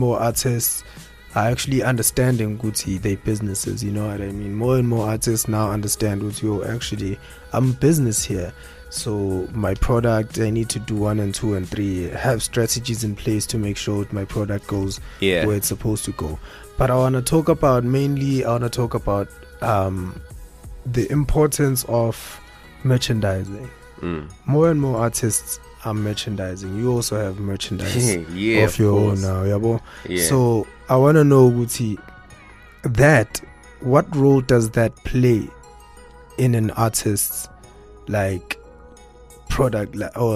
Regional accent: Nkandla, KwaZulu-Natal, South Africa; English is a second language; I'm from Ezlaleni, Nkandla, you know. I'm from Nkandla.

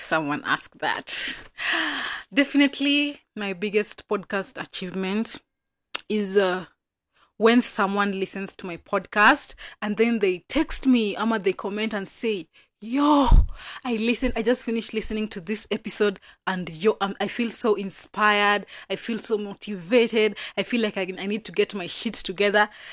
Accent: Kisumu, Kisumu County, Kenya; I wanted to sound like other podcasters, like podcasters from Nairobi, because at the time I was from Kisumu, from Maseno.

